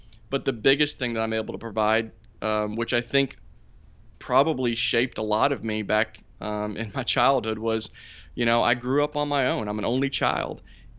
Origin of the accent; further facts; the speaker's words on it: Carrollton, Texas, United States; And I grew up in Carrollton, Texas. At that time, Carrollton, Texas was a upcoming blue collar town.